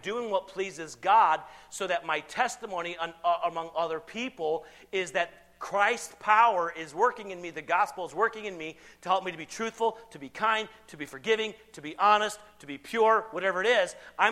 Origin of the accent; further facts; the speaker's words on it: South Carolina, United States; I grew up in South Carolina, and you ask somebody that question